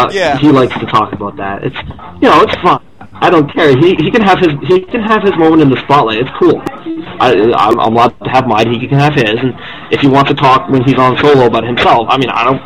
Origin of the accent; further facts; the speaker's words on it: Alberta, Canada; I am from Alberta.